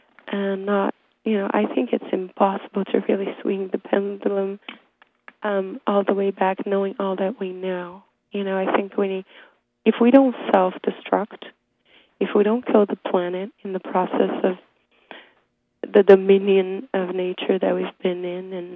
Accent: Brazil; since I was a young child growing up in Brazil

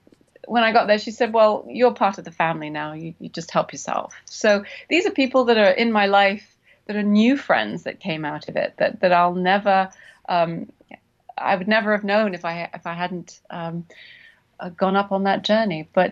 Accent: England, United Kingdom; You know, I'm not gonna stay long, you know, being English, we don't like to trouble people.

